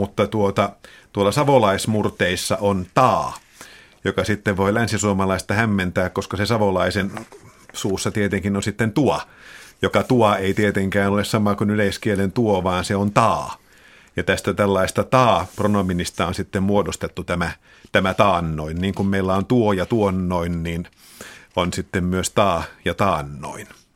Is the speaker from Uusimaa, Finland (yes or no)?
yes; Helsinki, Uusimaa, Finland; No minä olen Helsingistä ja joudun vastaamaan tähän